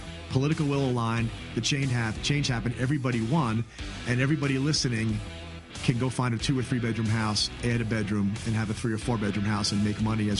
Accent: Tarrytown, New York, United States; moved away; Like we did a deal in Tarrytown, New York, also on the Hudson River. That's where I come from. I'm a Southerner now, but I haven't shaken the accent.

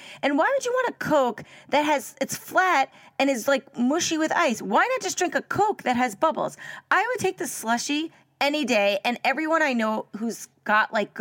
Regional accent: United States; I am American.

